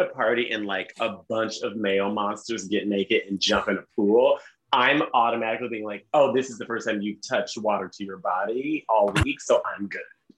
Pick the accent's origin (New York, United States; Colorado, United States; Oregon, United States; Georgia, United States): Georgia, United States; Atlanta; I am from Atlanta. Every mall they shoot up.